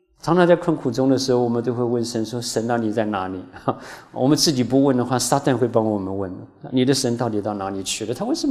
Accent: China; now in United States; 包括我们是中国人，到美国寄居

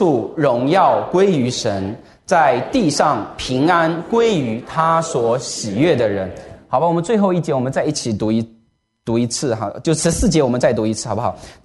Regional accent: Zhejiang, China; 我也是浙江来的

